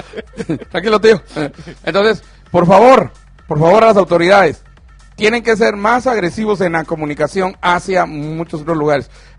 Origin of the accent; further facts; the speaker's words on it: La Gomera, Escuintla, Guatemala; La Gomera.